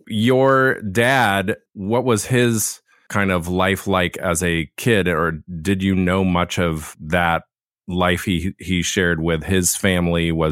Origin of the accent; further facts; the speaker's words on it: Laguna, California, United States; Where I was born and raised down in Laguna, for some reason, there were quite a lot of raccoons there.